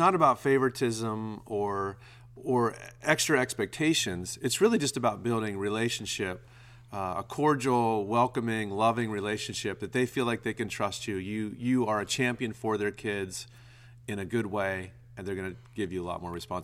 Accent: Pittsburgh, Pennsylvania, United States; I'm from Pittsburgh area, black and gold all the way.

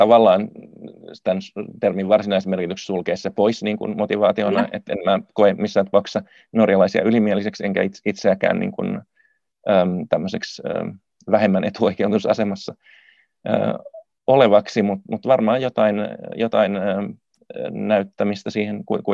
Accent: Helsinki, Uusimaa, Finland; vaikka mä olen syntyperäinen helsinkiläinen, niin mä koen sen englanninkielisen expat-yhteisön myös jollakin tavalla semmoiseksi, mihin mä oon jollain tavalla integroitunut.

